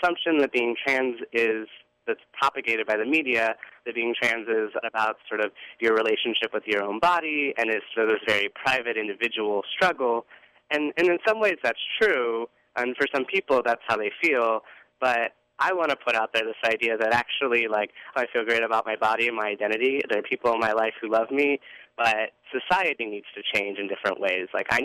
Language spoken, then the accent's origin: English; the South, United States; Like, I come from a military family. I grew up in the South. My mom's a Southern Baptist.